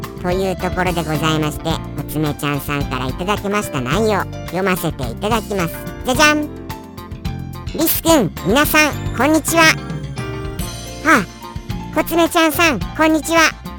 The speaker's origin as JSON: {"language": "Japanese", "region": "Kanto", "country": "Japan", "tie": "born or raised there", "said": "私は小学生の頃は関東に住んでいました。そして山あいで育ったため、今と違いただの野生児でした。"}